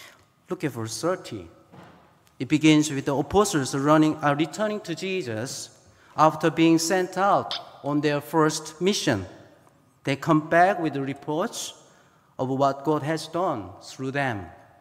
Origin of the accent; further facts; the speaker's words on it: South Korea; And growing up in Korea, the people devote themselves to fellowship around the table.